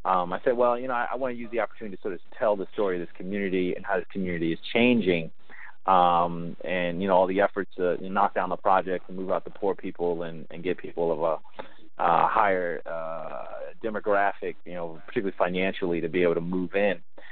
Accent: Somerset, New Jersey, United States; and I grew up in Somerset just to the south. And I like to say that I was born twice in New Brunswick. First, at St. Peter's Hospital

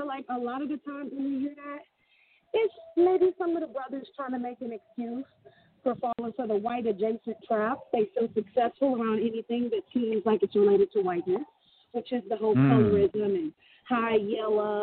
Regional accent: Houston, Texas, United States; I grew up around a lot of different people because I'm from Houston and they have all these different kind of ethnic sectors.

